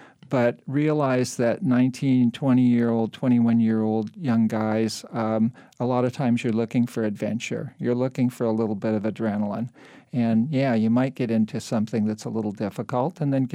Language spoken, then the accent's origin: English; California, United States; I grew up in the East San Gabriel Valley, learned to speak Spanish, went to school in a real integrated settings